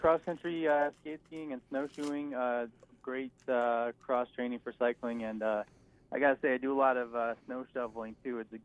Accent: Philadelphia, Pennsylvania, United States; I grew up in Philadelphia, in the city, and I lived there till I was about six

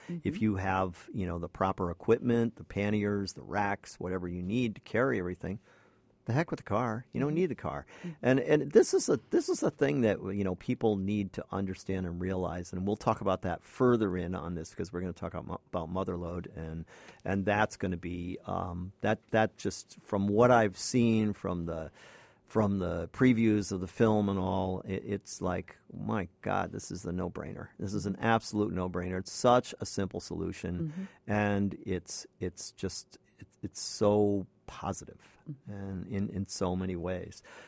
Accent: Ledyard, Connecticut, United States; And I grew up down in Ledyard, so I was very aware of that.

